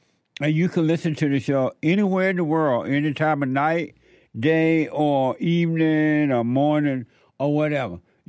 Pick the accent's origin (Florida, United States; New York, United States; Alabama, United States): Alabama, United States; I grew up in Alabama, and I grew up with country and Western music.